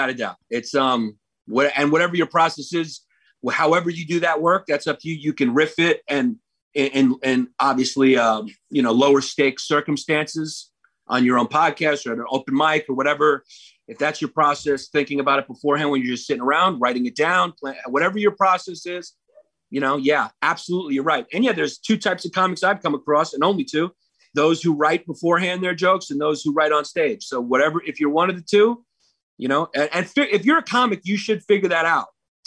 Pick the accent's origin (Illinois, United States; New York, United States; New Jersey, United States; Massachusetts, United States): New York, United States; also born or lived in Miami; So the Greek guy, obviously, I'm Greek. Maurice's, you know, Puerto Rican. I grew up around Puerto Ricans, dating Puerto Ricans. I'm from New York.